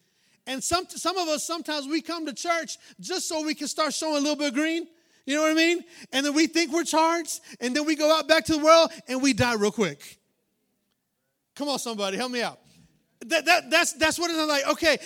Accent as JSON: {"language": "English", "region": "Texas", "country": "United States", "said": "And you know, we're from West Texas. We don't know what to do when it snows, right?"}